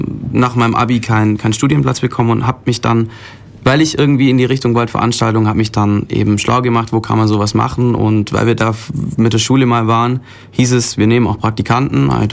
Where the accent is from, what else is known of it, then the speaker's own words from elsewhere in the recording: Bollingen, Baden-Württemberg, Germany; Ich komme aus einem kleinen Dorf neben Ulm, also. Aber ich bin hier geboren, ja.